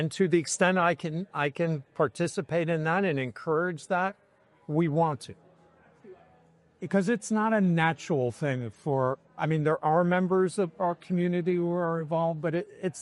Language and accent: English; Syracuse, New York, United States; where I grew up in Syracuse, New York